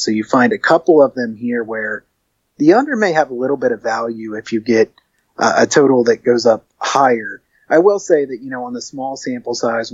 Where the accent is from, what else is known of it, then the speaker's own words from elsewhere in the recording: Ohio, United States; I root for Cincinnati from there since I'm from Ohio.